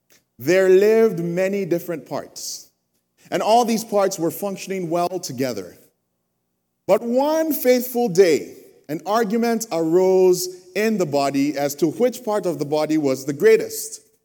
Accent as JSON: {"language": "English", "country": "Nigeria", "tie": "born or raised there", "said": "as a Nigerian growing up in Nigeria"}